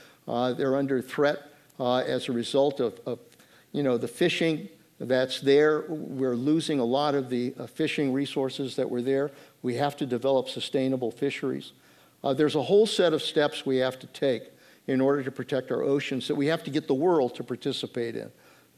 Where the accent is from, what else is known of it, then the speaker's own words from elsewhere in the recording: Monterey, California, United States; I was born in Monterey, my grandfather fished there, and I was raised with the beauty of that coastline.